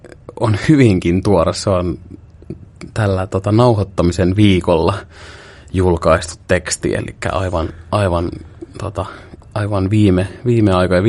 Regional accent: Lahti, Päijät-Häme, Finland; also born or lived in Pori; mä oon alun perin Lahdesta kotoisin. Oon kyllä syntynyt Porissa, mutta jo ihan muutaman vuoden ikäisenä muutettiin Lahteen. Ja siellä on lapsuuteni viettänyt.

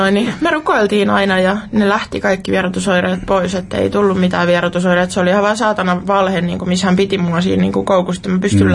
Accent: Turku, Southwest Finland, Finland; mä oon Turusta kotoisin.

